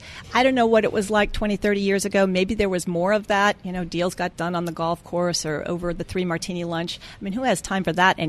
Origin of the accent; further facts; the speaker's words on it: Iowa, United States; There's a Coke bottler in my home state of Iowa